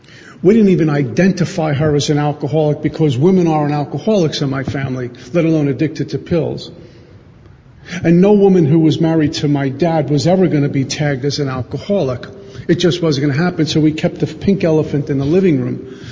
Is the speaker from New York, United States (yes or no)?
yes; Brooklyn, New York, United States; Growing up in Brooklyn, my hero that summer went from like Mickey Mantle to like Al Pacino by the end of the night.